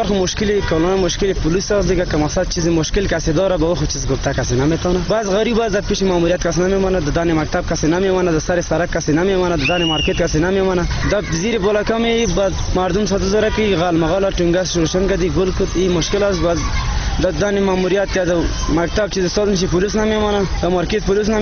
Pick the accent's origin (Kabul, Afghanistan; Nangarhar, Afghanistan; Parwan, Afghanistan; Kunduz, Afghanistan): Nangarhar, Afghanistan; Jalalabad; از جلال آباد هستم.